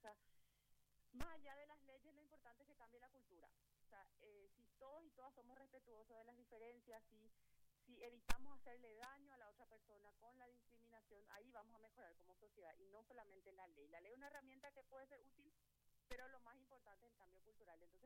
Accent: Paraguay; como paraguayos y paraguayas.

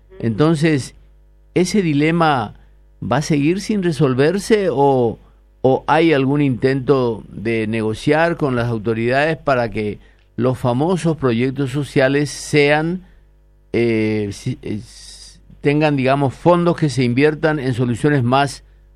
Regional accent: Paraguay; como paraguayos y sobre todo como habitantes de Asunción

